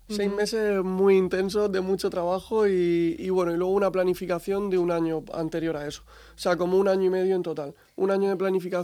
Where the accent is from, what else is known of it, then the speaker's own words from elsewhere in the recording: Region of Murcia, Spain; Somos todos de Murcia.